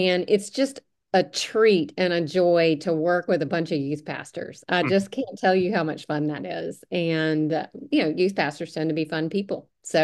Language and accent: English; Alabama, United States; also born or lived in North Carolina / Colorado; I grew up in Alabama, lived in North Carolina for years, and in Colorado.